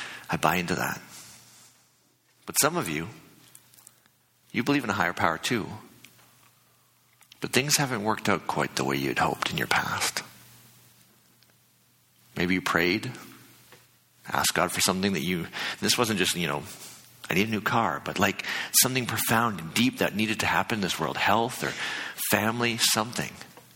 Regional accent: Manitoba, Canada; now in Calgary, Canada; I'm from Manitoba, where this is fall. It hasn't even got cold yet.

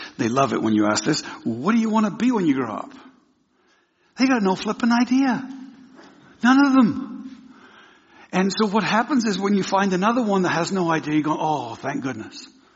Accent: England, United Kingdom; And I was raised in England.

